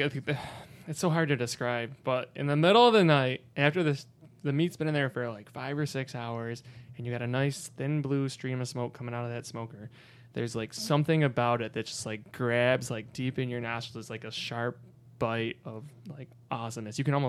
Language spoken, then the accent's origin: English; New York, United States; And then one guy wouldn't try my food because I was from New York